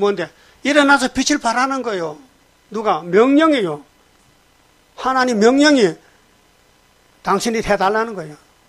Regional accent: Uiseong, North Gyeongsang, South Korea; 내 고향이 경상북도 의성이거든.

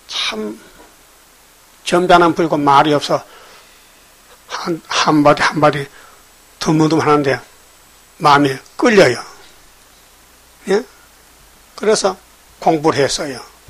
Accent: Gyeongsang, South Korea; 나는 경상도 사람인데 충청도 찾아가서

